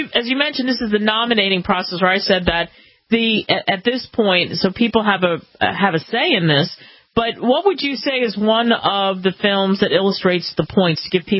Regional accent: Cherry Hill, New Jersey, United States; I'm from New Jersey, too. It's always, you know, what exit are you from? I'm from Cherry Hill, the southern side, the south New Jersey

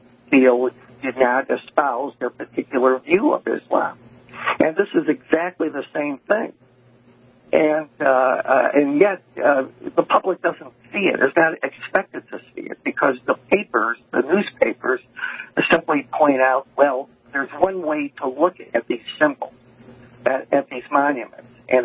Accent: Northern United States, United States; And I grew up in the North, and if I were fighting in the living in Ohio, I imagine I'd be part of the Union Army.

